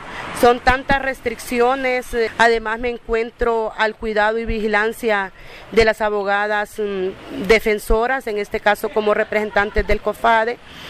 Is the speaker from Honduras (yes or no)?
yes; Honduras; Honduras es todo, es mi terruño, es todos mis sueños. Honduras significa la tierra de mis antepasados, de mis bisabuelos, tatarabuelos, de mis abuelos, de mi madre, de mis hijos, de mis nietos.